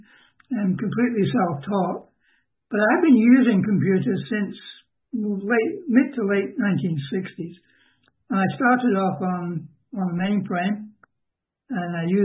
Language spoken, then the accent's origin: English; Canada; But we're Canadian, so we're much much more polite